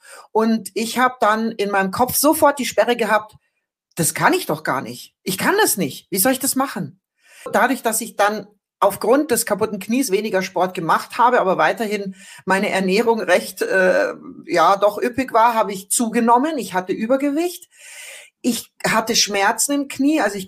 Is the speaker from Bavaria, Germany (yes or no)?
yes; Bavaria, Germany; ich bin ja in Bayern aufgewachsen